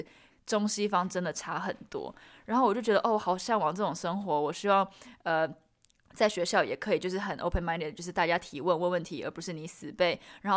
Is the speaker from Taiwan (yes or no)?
yes; Taiwan; 然后我是从小是在台湾出生长大，我一路在台湾念书，小学、国中、高中、大学，然后一直到研究所，我都是在台湾念的。